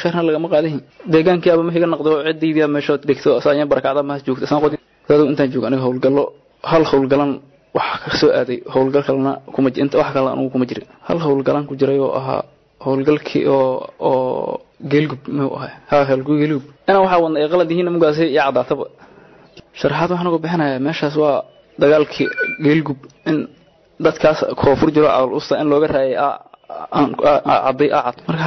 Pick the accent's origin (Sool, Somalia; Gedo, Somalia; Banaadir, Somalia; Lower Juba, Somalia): Banaadir, Somalia; Mogadishu; waxaan ka imaaday Xamar